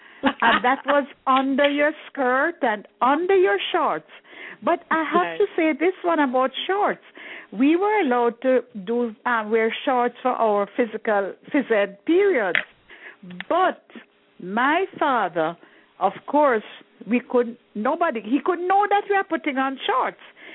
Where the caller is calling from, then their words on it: Delray Beach, Florida, United States; I'm calling from Lake Delray in Florida. Delray Beach in Florida.